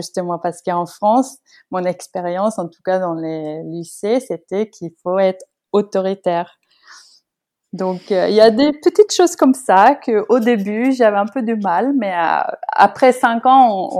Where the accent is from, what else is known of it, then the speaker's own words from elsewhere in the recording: Oslo, Norway; Oui, d'Oslo. Oui, c'est plus grand, on est plus anonyme